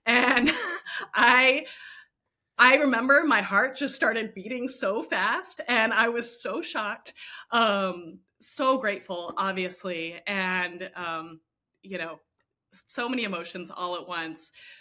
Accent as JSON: {"language": "English", "town": "Houston", "region": "Texas", "country": "United States", "tie": "born or raised there", "said": "I grew up in Houston, and so was exposed to NASA and human spaceflight from a very young age."}